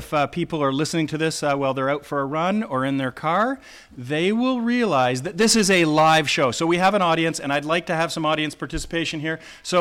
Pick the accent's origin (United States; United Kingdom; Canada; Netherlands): Canada; I'm from Canada, eh?